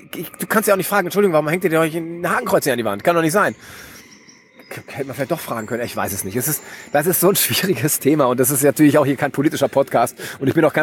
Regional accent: West Germany, Germany; ich bin ein Wessi

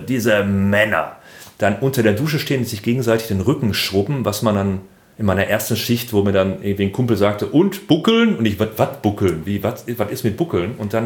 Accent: Hamm, North Rhine-Westphalia, Germany; Das ist, und ich komme ja aus Hamm. Und Hamm ist ja jetzt gar nicht mal so Ruhrgebiet. Hamm ist ja dann schon die Verbindung zum Münsterland.

